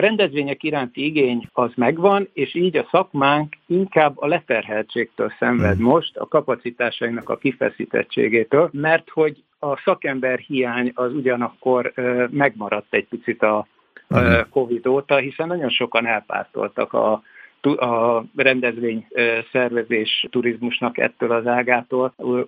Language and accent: Hungarian; Pécs, Baranya, Hungary; visszatértem a szüke pátriámba, Pécsi, ugyanis Pécsről származom